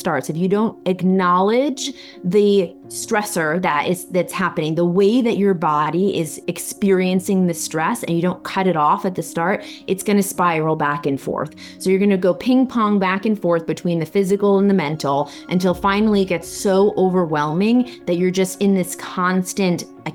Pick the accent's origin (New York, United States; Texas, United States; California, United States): New York, United States; New York City; And then after I graduated and I moved back, I'm a New Yorker. So after I moved back to New York City